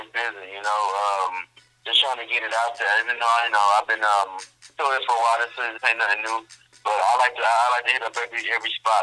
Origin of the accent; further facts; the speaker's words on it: Houston, Texas, United States; I'm from here, man. I'm from Houston, Texas, man. I grew up in an area called the West End